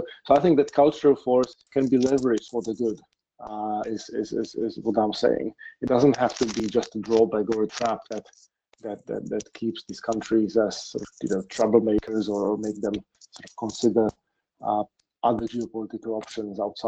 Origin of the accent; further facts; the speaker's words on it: Slovakia; English is a second language; my home country of Slovakia